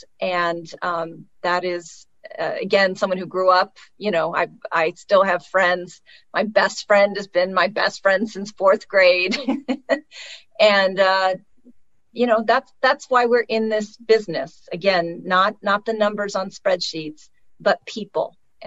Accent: Oakland, California, United States; what is in the long-term interest of Oakland, my hometown? Because I plan to die here. I plan for my children to be able to stay here and thrive here.

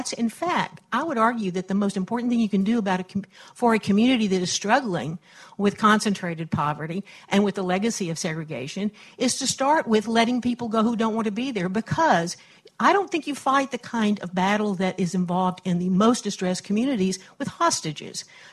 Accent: Dallas, Texas, United States; from Dallas.

